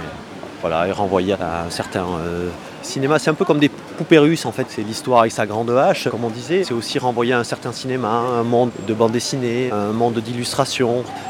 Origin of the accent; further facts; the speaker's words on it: Southwest France, France; Je suis du Sud-Ouest, alors c'est pas si facile de venir à Nantes.